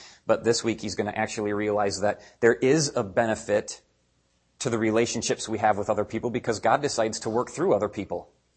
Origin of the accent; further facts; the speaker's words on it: Chicago, Illinois, United States; born there; I'm like, that's why I was born in Chicago.